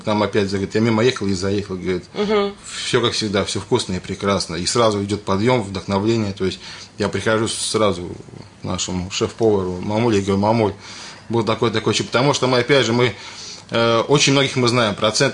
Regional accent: Belarus; moved away; Сам я из Белоруссии. Наш шеф-повар – это моя мама. Она тоже из Белоруссии. Естественно, мы там родились, жили. В свое время сюда приехали.

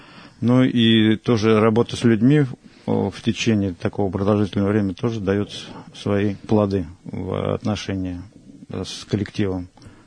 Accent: Balashikha, Moscow Oblast, Russia; Родился я в Московской области и вырос, в общем-то, там же, в подмосковной Балашихе, где после окончания школы поступил в первый Московский медицинский институт имени Сеченова, который закончил в 1985

